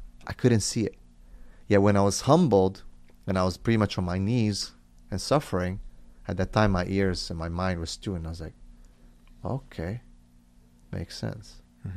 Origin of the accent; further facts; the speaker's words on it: Romania; that's how we were raised in Romania.